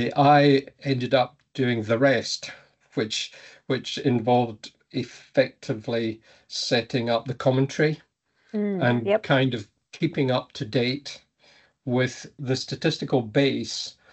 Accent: Dornoch, Scotland, United Kingdom; So I was brought up in Dornoch in Sutherland, which is now where I currently am.

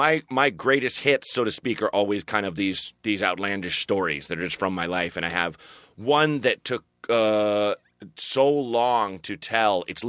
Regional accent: Portland, Oregon, United States; I grew up there. Yep. And I this is the a nod to my hometown and also just, you know, I finally shot a special there kind of thing.

